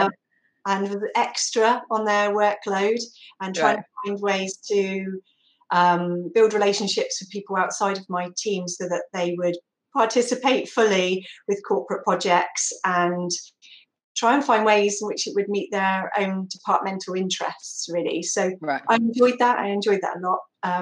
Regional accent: South West England, United Kingdom; I'm from Somerset

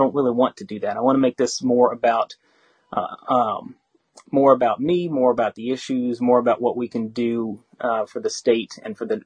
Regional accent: Louisville, Kentucky, United States; I'm from Louisville, but my family is not.

